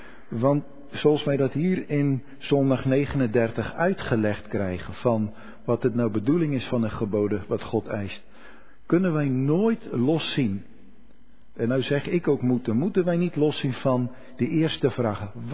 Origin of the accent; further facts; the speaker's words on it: Netherlands; Dan krijg je dat allergische gedoe van wij als Nederlanders, ik moet niks.